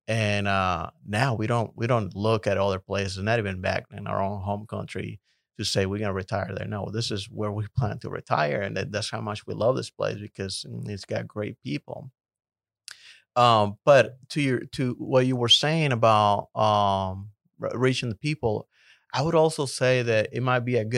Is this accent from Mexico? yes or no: yes; Mexico; now in United States; You know, we're from Mexico.